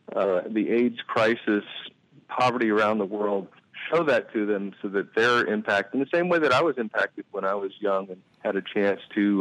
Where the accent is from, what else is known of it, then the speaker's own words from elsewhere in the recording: Missouri, United States; I grew up in the States in Missouri, and I'd never seen anything like what I experienced in Guatemala